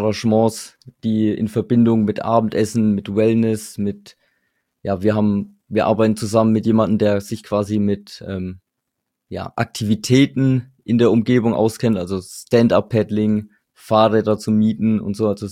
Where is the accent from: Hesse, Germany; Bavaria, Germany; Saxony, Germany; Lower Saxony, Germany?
Bavaria, Germany; born there; Ich komme gebürtig aus dem Würzburger Landkreis.